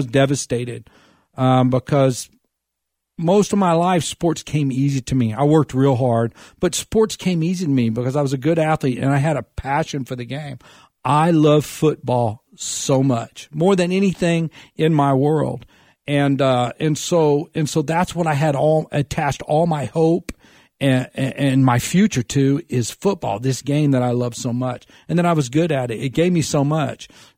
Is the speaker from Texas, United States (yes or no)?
yes; Dallas, Texas, United States; And I was just a happy kid growing up in Dallas, Texas.